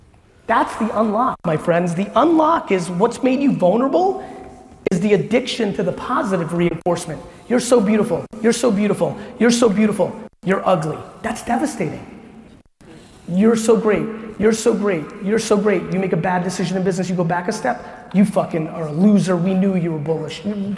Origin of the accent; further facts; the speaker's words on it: New Jersey, United States; You see the bravado in the way I communicate, that's fucking Jersey. Right. I can't help that I'm from Jersey. That's Jersey. That's where I get that from.